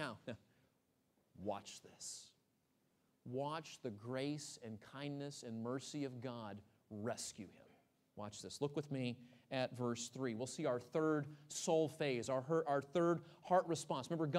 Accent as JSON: {"language": "English", "region": "Texas", "country": "United States", "said": "You know, I'm from Texas. There's no hills. There's no mountains."}